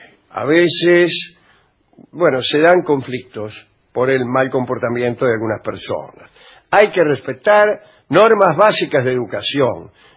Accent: Argentina; a mí como mujer argentina

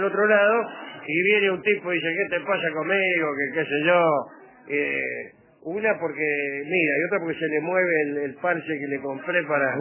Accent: Poland; sí, yo soy polaco.

